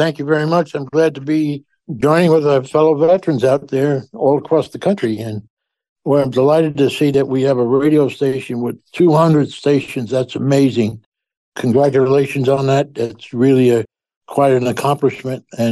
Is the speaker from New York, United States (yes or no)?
yes; Bronx, New York, United States; I'm from the Bronx in New York City, and we never heard of herbicides.